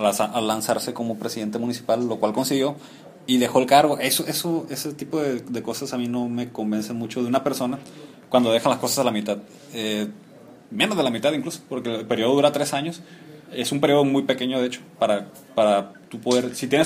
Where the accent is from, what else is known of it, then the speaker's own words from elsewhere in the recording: Sinaloa, Mexico; Yo voy a votar por el PAS porque soy sinaloense